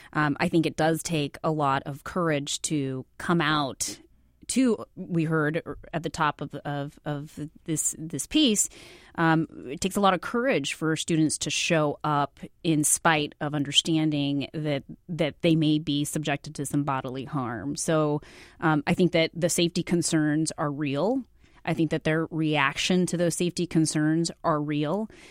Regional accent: Grandview, Washington, United States; I went to community college first, that was literally two blocks away from my hometown of Grandview, where a majority of the people were Latino and looked like me.

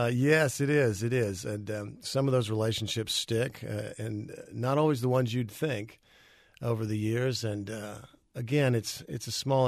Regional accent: Fort Worth, Texas, United States; For me, I've kind of come back to kind of poke a stick at my past a little bit because I grew up in Fort Worth.

